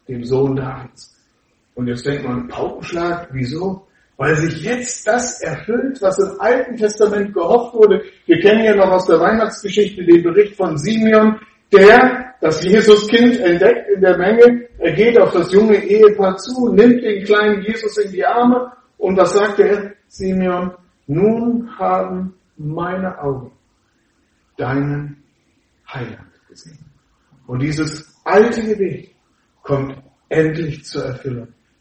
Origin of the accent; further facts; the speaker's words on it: Germany; Wir kommen aus Deutschland, das ist ja alles in Ordnung.